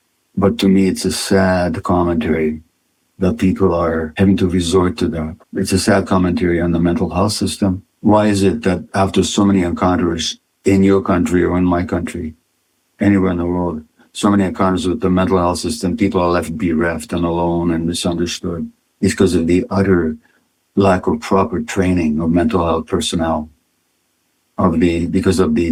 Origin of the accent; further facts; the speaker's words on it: Hungary; English is a second language; also born or lived in Eastern Europe; Hungary, given the history of my own family, but also anti-Semitism that I experienced as a child growing up in Eastern Europe, I had this assaulted sense of self where you are shamed of what distinguishes you from the majority.